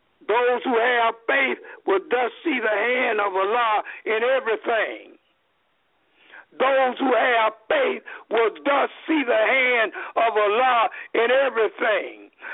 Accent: the South, United States; When I grew up in the South, there was no Islamic influence.

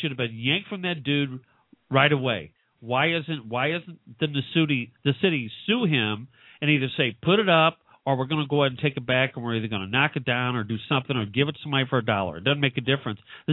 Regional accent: St. Louis, Missouri, United States; Look, I came from St. Louis.

